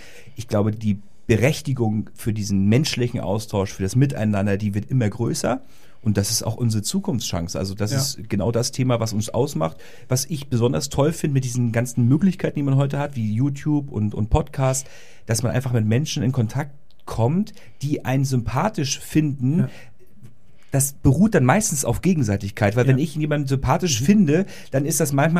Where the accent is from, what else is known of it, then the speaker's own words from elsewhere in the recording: Rostock, Mecklenburg-Vorpommern, Germany; Ich komme aus dem wunderschönen Rostock-Warnemünde, aus der Heimat der Seefahrer